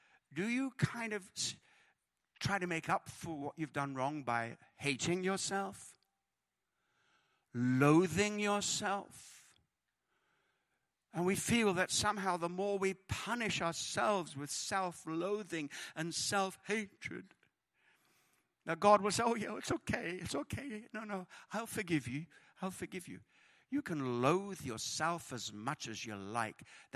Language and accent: English; United Kingdom; and I love, as a British person, I love the understatements of the Bible.